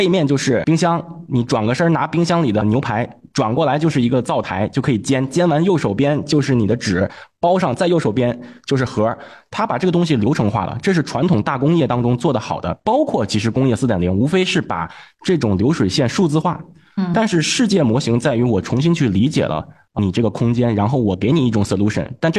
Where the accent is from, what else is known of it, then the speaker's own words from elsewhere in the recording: China; 我们中国人